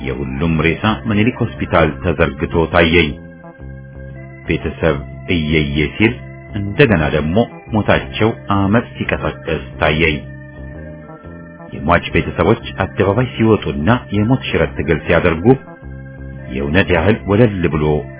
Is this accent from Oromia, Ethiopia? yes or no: no; Addis Ababa, Ethiopia; ተወልጄ ያደግኩባት አዲስ አበባ እንደዚያን ቀን ሆና አይቻት አላውቅም።